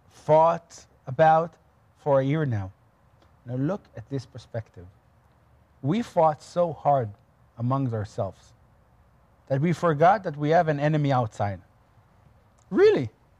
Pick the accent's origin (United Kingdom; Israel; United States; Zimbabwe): Israel; I was born and raised in Israel, of course.